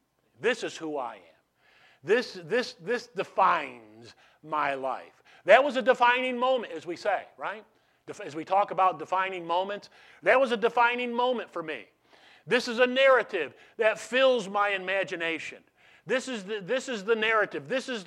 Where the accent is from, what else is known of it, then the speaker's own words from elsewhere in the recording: Herkimer, New York, United States; born there; And I marked that time in that place where I was born